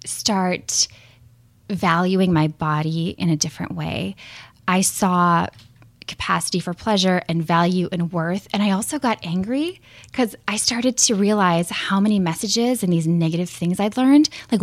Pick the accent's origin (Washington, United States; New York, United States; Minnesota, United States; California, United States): Minnesota, United States; I grew up in Minnesota, and I had that really awkward class that so many of us have.